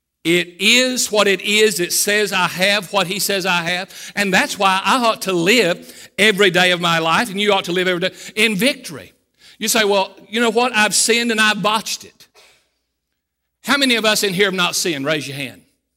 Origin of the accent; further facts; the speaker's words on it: Catlettsburg, Kentucky, United States; also born or lived in Fort Worth, Texas; I came from Catlettsburg, Kentucky, came to Cumberland College, you know, and I went on to Fort Worth